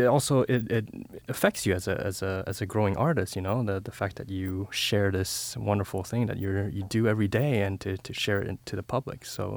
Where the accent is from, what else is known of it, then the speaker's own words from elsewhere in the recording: Victoria, British Columbia, Canada; I'm from Victoria, British Columbia.